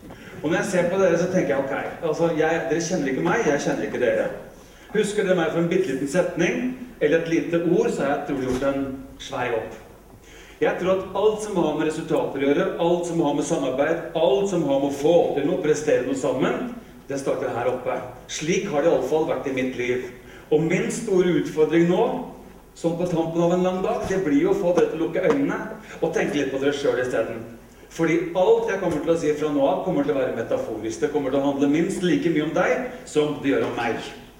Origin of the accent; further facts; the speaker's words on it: Larvik, Vestfold, Norway; Og jeg blir kongen av Bjerregata der jeg vokste opp i Larvik.